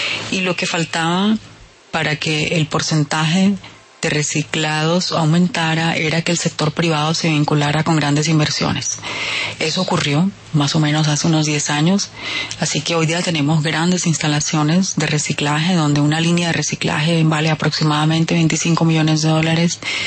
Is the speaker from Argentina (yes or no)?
no; Santa Marta, Magdalena, Colombia; Sí, soy Samaria. Por el lado de mi padre, pues la familia es toda de Santa Marta y alrededores. Por el lado de mi mamá, la familia vino, la familia del abuelo, por Río Negro, Antioquia.